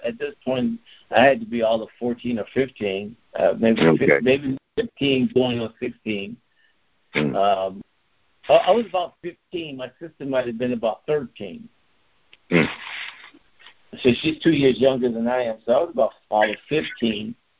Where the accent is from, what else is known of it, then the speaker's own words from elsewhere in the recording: Chicago, Illinois, United States; moved away; also born or lived in Los Angeles; As a matter of fact, as I was growing up in Chicago